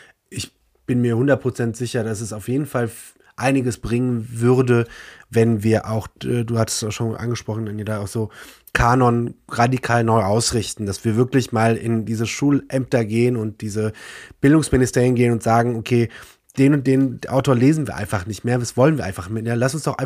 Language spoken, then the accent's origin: German; Wetzlar, Hesse, Germany; ich bin gerade zu Hause in meinem Kinderzimmer und ich komme ja aus Wetzlar und da hat ja auch die Leiden des jungen Werther gespielt, ne?